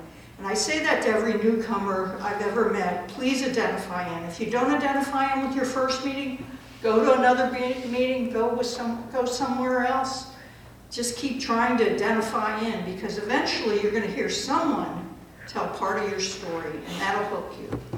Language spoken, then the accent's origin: English; Washington, District of Columbia, United States; born there; So I was born in Washington, D.C. I was a child of two military parents, both medical people.